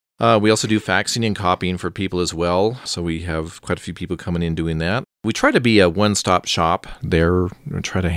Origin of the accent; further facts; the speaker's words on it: Center, Colorado, United States; now in Monte Vista, United States; I'm from Center. I grew up on a farm outside of Center.